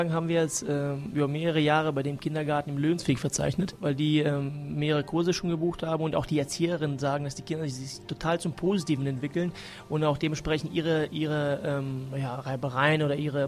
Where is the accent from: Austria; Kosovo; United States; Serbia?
Serbia; now in Germany; Ich, Serbe.